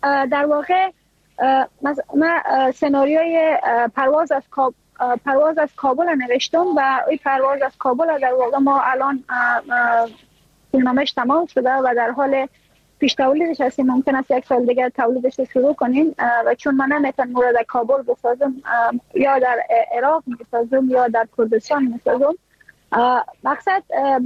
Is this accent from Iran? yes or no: no; Afghanistan; ما اگر از افغانستان بر آمدیم